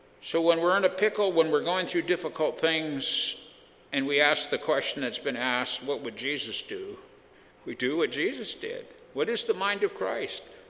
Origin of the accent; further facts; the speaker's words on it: Abbotsford, British Columbia, Canada; I mean, you're from Vancouver. I'm from Abbotsford. We have a sense of identity.